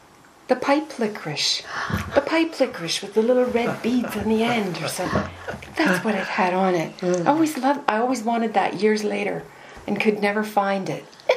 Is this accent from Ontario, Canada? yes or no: yes; Balinafad, Ontario, Canada; I always think of myself as, this is where I came from. I came from Balnafad.